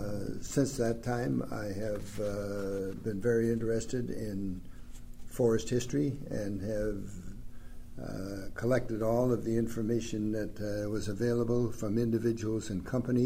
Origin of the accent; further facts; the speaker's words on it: Cranbrook, British Columbia, Canada; born there; I was born in Cranbrook, BC.